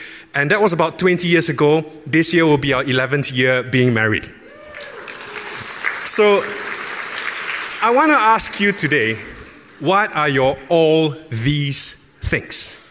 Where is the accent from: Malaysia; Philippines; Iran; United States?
Malaysia; Peninsular Malaysia; I'm from West Malaysia.